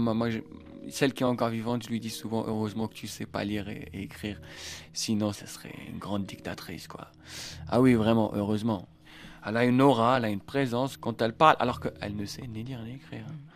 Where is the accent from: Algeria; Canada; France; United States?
Algeria; peut-être le fantasme occidental de mon enfance en Algérie. Mais mon enfance en Algérie, c'était pas ça.